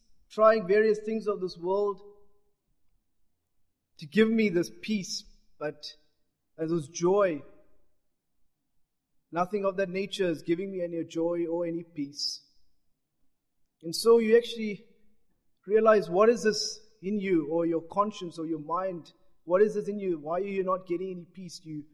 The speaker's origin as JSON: {"language": "English", "country": "South Africa", "tie": "born there", "said": "I was born in South Africa, and I was born to Christian parents, to Christian godly parents, and brought up in a Christian home."}